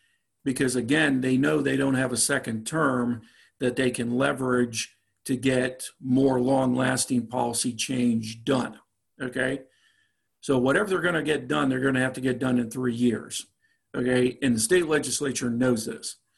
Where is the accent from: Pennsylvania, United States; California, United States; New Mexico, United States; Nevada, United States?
Pennsylvania, United States; now in Virginia, United States; my home state is Pennsylvania